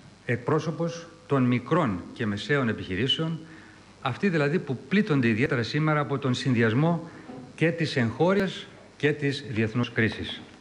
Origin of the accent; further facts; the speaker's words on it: Greece; Και σαν Έλληνες και ως Ευρωπαίοι σοσιαλιστές.